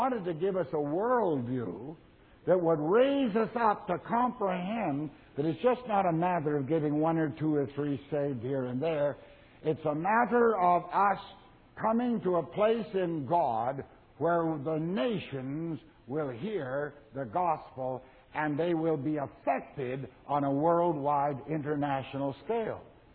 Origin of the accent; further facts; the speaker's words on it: the Prairies, Canada; I was raised in the Canadian prairies.